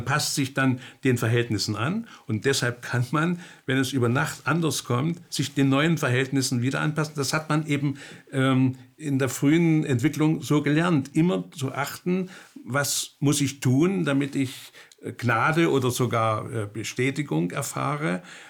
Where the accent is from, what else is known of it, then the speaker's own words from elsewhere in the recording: East Germany, Germany; Dann bin ich in der DDR aufgewachsen